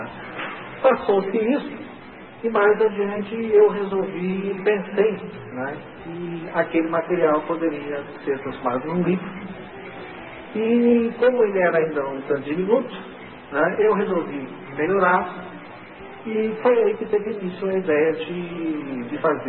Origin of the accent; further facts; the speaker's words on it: Florianópolis, Santa Catarina, Brazil; em Florianópolis, que é a minha terra natal